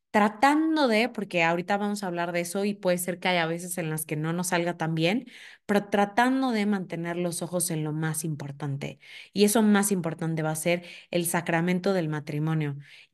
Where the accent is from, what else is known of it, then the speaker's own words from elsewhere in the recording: Orizaba, Veracruz, Mexico; casarnos en Orizaba, de donde yo soy, y en Orizaba la época de lluvias dura casi que todo el año